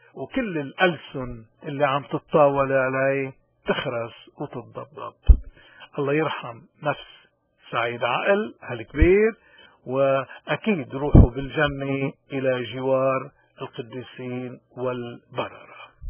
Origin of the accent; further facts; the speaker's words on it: Lebanon; انه نحن لبنانيين وانه قومنا لبناني، وانه نحن ما بنتكنى باي هويه بغير الهويه اللبنانيه